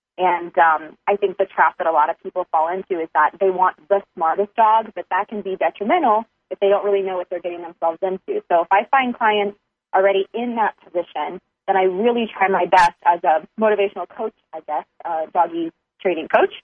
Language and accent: English; Texas, United States; And as a little girl, I'm an only child. I grew up in Texas.